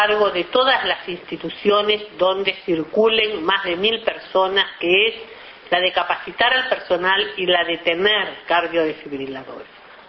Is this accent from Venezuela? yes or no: no; Uruguay; un orgullo como uruguaya